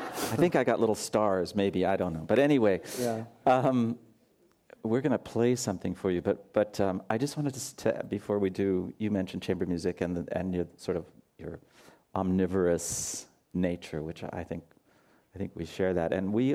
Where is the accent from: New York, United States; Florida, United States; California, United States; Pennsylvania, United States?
California, United States; Los Angeles; I was born here in Los Angeles. I grew up here, and I started taking piano lessons when I was 5 or 6 years old.